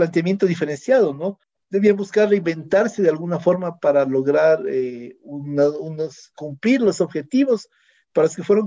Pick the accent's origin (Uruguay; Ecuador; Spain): Ecuador; como ecuatoriano para entender la visión del mundo a través de los ojos y del pensamiento de un ecuatoriano